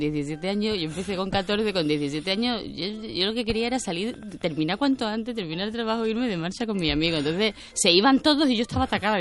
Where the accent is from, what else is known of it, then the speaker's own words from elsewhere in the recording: El Prat de Llobregat, Catalonia, Spain; moved away; como venía de Cataluña, como tú bien sabes, del Prat de Llobregat, y hablaba con algunas eses